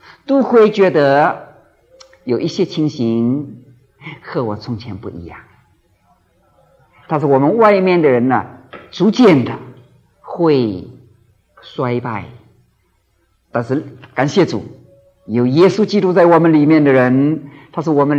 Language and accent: Chinese; China; 我们中国人也常讲这么句话，我们要扶老